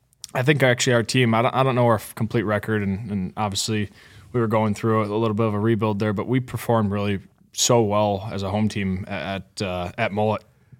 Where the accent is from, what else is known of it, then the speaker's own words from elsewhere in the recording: Chicago, Illinois, United States; But I knew who Larks was just growing up and being in the Midwest.